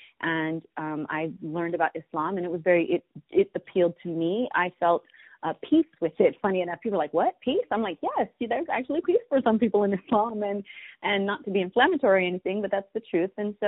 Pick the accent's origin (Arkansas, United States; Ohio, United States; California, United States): California, United States; Napa; But growing up in Napa was a very interesting